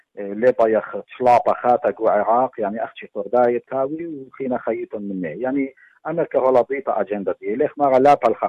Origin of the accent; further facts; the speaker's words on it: Iraq; وخي عراق واني عراقي